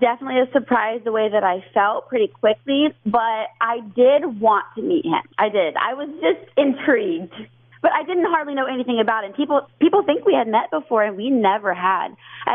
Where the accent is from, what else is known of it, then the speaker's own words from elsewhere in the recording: Upland, Indiana, United States; also born or lived in Van Buren; Born in Indianapolis. I lived in a tiny little town called Van Buren for a few years. And then for the most part, I grew up in Upland, Indiana.